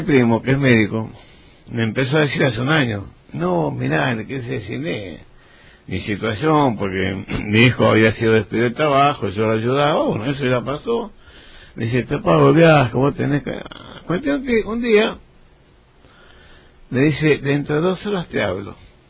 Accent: Argentina; born there; Yo sí, nací en Argentina yo.

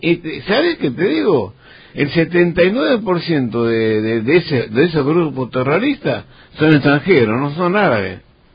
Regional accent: Argentina; born there; Yo sí, nací en Argentina yo.

